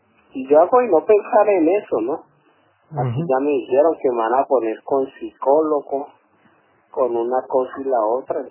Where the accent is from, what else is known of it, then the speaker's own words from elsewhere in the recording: Colombia; now in United Kingdom; Ah, que yo soy colombiano.